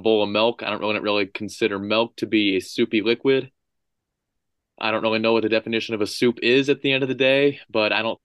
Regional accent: Ohio, United States; Yeah, so I'm from Northwest Ohio, a small town, so there's not much outdoor recreation around here.

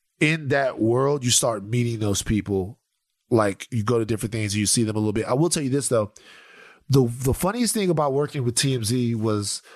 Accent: Baton Rouge, Louisiana, United States; The best king cake in Louisiana is one that, okay, so I'm from Baton Rouge

